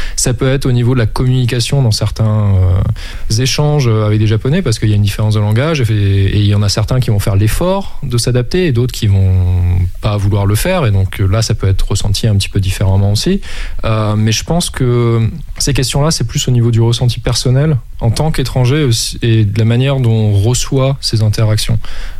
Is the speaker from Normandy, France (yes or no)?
yes; Camembert, Normandy, France; Enfin, moi, je suis normand, je suis né à Camembert, donc quasiment, donc ça m'a beaucoup manqué.